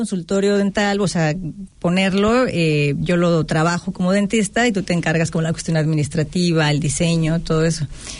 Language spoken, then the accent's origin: Spanish; State of Mexico, Mexico; also born or lived in Australia; now in New Zealand; Pues ahí cerca, las cercanías de Ixtapaluca, desde San Andrés, la salida de Puebla. Ahí, nací en la Ciudad de México, pero mis